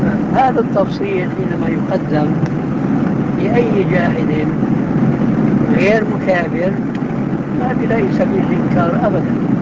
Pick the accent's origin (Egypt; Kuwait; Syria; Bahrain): Syria; Damascus, Damascus Governorate; عندنا في دمشق كنا محكومين الفرنسويين